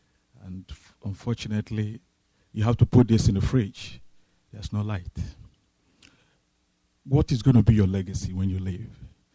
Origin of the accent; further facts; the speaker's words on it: Rivers, Nigeria; Right now, I'm from River State.